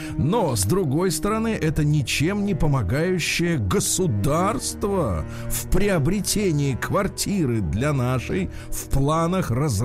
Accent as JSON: {"language": "Russian", "region": "Moscow", "country": "Russia", "tie": "born or raised there", "said": "Это при том, что я москвич. Я родился в Москве."}